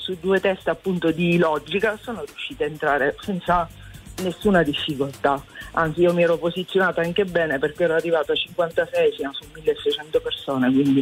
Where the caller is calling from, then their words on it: Turin, Piedmont, Italy; Sì, ci sono da Torino, buongiorno.